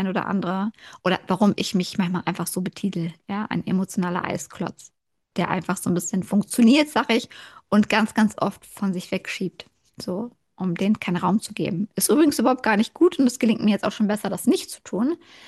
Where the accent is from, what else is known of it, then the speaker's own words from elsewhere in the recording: Kiel, Schleswig-Holstein, Germany; Ich bin ja Ostseemädel, ich komme aus Kiel, ich bin dort geboren und aufgewachsen